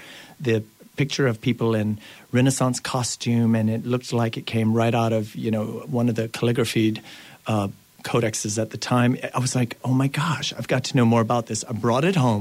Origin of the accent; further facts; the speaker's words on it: New Iberia, Louisiana, United States; I grew up in New Iberia, right outside of New Iberia, about a mile from Lydia and Grand Mary, right there.